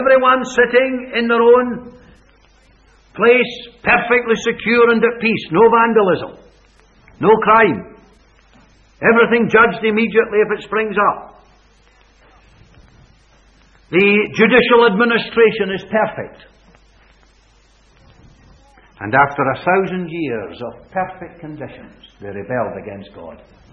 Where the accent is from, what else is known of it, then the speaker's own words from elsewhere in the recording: Coatbridge, Scotland, United Kingdom; I was born and reared in Coatbridge in Lanarkshire.